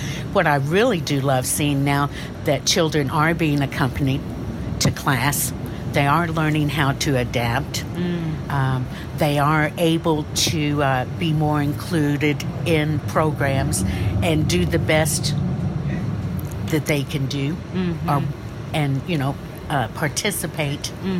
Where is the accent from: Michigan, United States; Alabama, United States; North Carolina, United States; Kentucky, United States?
Kentucky, United States; Louisville; I'm from the Midwest, Louisville, Kentucky.